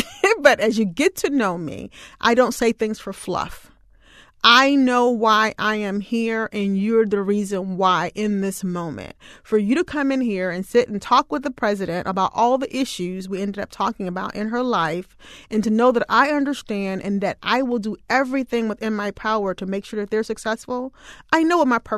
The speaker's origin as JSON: {"language": "English", "region": "Alabama", "country": "United States", "tie": "born there", "also_born_or_lived": "San Antonio, Texas / Washington, D.C.", "said": "So, you know, I was born in Alabama, but I didn't live there my whole life. I've lived in San Antonio three times now."}